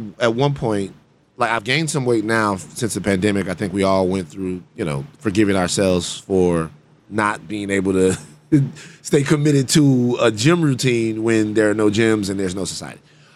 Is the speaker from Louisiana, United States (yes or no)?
yes; Baton Rouge, Louisiana, United States; So I'm from South Baton Rouge, two places in South Baton Rouge, one called Gardere, the other called The Bottom.